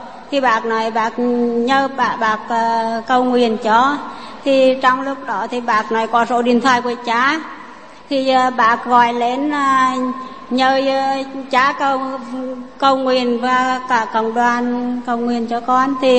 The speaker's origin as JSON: {"language": "Vietnamese", "region": "Nghệ An", "country": "Vietnam", "tie": "born or raised there", "said": "Quê con ở Nghệ An."}